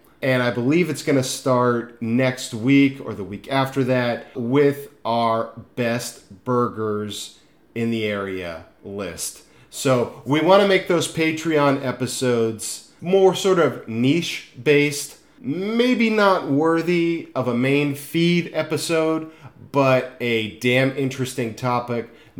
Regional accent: Newport Beach, California, United States; I'm from Newport Beach, and a special day would be Mom takes me up to Los Angeles.

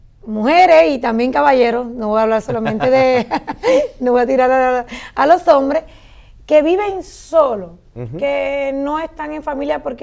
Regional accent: Cuba; now in United States; Ustedes saben que mi nacionalidad es cubana, pero yo digo que vine para los Estados Unidos. Siempre he dicho que soy latina. Miren, orgullosamente latina.

